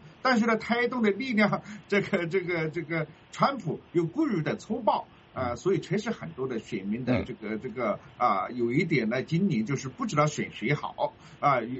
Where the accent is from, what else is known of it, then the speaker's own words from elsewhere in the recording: China; now in United States; 作为一个中国人，我感觉到这样一等现象在中国影子都没有